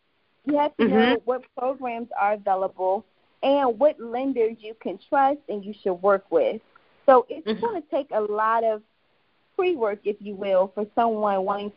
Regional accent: Philadelphia, Pennsylvania, United States; official title, CEO of Student Loan Doctor, and I'm from Philadelphia, PA.

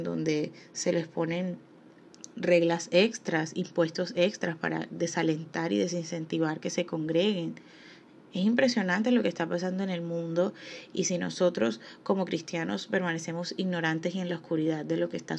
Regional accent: Colombia; Yo como una colombiana sé muy bien que existen tintes que se quedan y manchas que se quedan sobre la imagen de una nación

